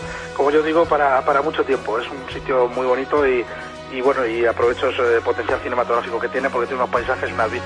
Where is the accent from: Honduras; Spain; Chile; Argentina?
Spain; Pedro Bernardo, Castile and León; Y Pedro Bernardo, pues me gusta, pues primero porque he vivido muchas y muy bonitas experiencias desde que era pequeño, porque es un lugar que está privilegiado en medio